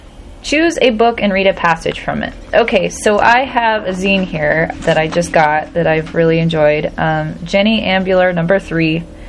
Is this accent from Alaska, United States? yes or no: no; Puget Island, Washington, United States; I'm from Puget Island, but I say Kathlamet, Washington, USA.